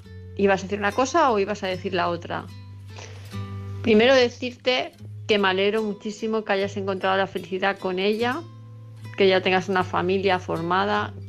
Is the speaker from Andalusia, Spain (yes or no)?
no; Palma, Balearic Islands, Spain; de Palma de Mallorca.